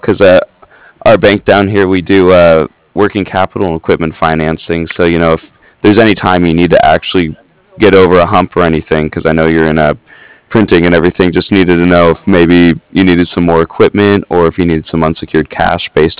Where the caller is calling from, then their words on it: San Diego, California, United States; I'm calling from San Diego.